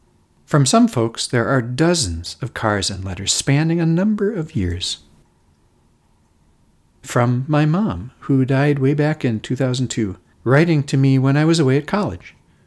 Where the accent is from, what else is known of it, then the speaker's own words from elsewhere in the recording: Litchfield, Minnesota, United States; Stories from my hometown newspaper, the Litchfield Independent Review, about me that my mom had clipped out and saved.